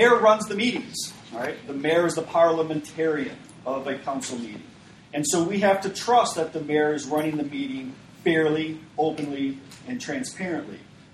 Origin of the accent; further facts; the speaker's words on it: Ann Arbor, Michigan, United States; I grew up in Ann Arbor. My mom and I lived downtown in Ann Arbor next to Liberty Plaza when she was a single mother and I was about 4 years old.